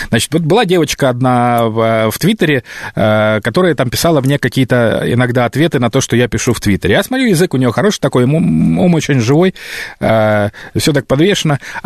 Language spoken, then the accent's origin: Russian; Murmansk Oblast, Russia; now in Moscow, Russia; я тоже приехал в Москву из понаехавший. Я из Мурманской области приехал.